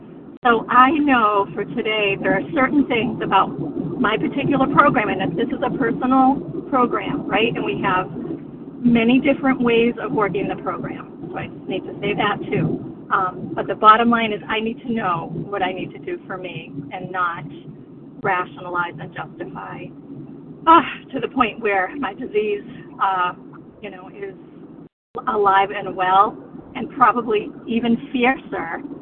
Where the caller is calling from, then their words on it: Massachusetts, United States; And I'm calling from Western Mass in the Berkshires.